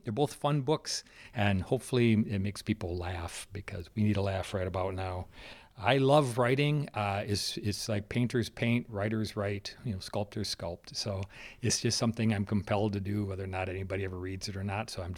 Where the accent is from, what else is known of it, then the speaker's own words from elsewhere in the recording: Minneapolis, Minnesota, United States; I'm from Minneapolis, Minnesota. I've been a lifelong resident of Minnesota.